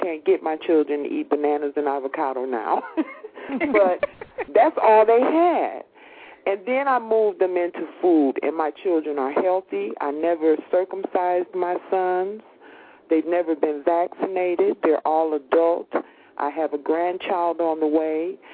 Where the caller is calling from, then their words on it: Detroit, Michigan, United States; I'm calling from Detroit, Michigan.